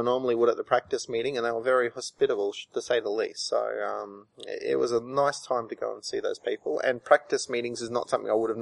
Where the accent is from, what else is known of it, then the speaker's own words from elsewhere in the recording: Queensland, Australia; accent: broad Australian; And they knew straight away, even before I opened my mouth with my broad Australian accent, where I was from.